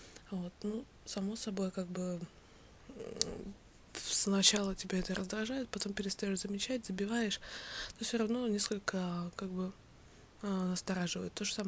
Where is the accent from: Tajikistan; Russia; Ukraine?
Ukraine; я украинец